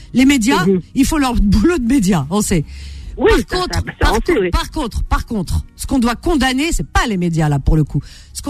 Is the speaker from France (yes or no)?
yes; France; En France il y a des Français, toi, moi, on est Français